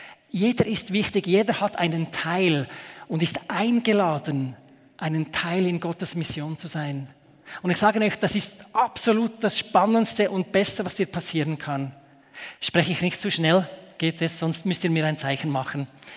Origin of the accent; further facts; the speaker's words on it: Ruswil, Lucerne, Switzerland; Ich bin hier auf diesem Bauernhof aufgewachsen, in Ruswil, Hoppöschen. Da ist auch die Gemeinde EGW Ruswil, wo ich groß geworden bin, Sonntagsschule gegangen bin.